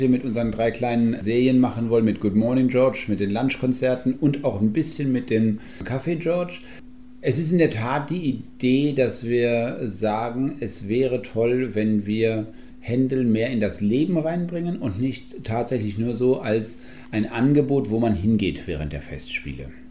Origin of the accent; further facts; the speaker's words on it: Cologne, North Rhine-Westphalia, Germany; ich komme ja jetzt nochmal aus Köln